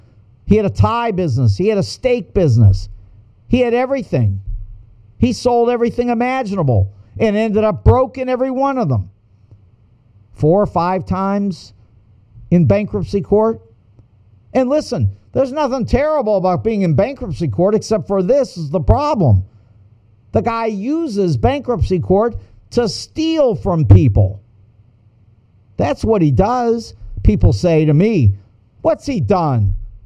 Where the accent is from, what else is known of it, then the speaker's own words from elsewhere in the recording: Pittsburgh, Pennsylvania, United States; Oh, I say Pittsburgh Press because I grew up, I was born in Pittsburgh, and I lived there 9 years